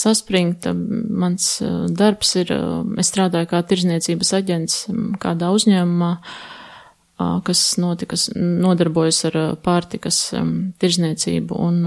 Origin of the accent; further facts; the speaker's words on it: Madona, Madona Municipality, Latvia; also born or lived in Sigulda, Latvia / Aizkraukle, Latvia; Es piedzimu Madonā, bet Madonā mēs nedzīvojām. Mēs dzīvojām ik pa laikam, tā kā kādu brīdiņu mēs dzīvojām Siguldas pusē, tad atkal Aizkrauklas pusē, un tad atpakaļ mūs atveda